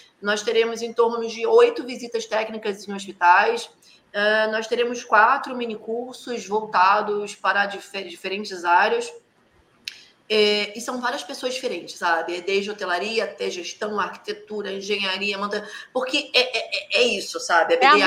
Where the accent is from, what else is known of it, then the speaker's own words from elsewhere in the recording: Rio de Janeiro, Brazil; Como carioca, a gente tem esse lado meio receptivo, né?